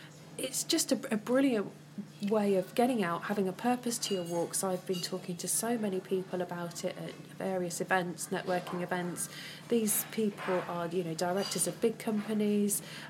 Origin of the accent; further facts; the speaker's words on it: Coventry, West Midlands, United Kingdom; which is a part of Coventry I didn't really know existed, and I'm born and bred in Coventry.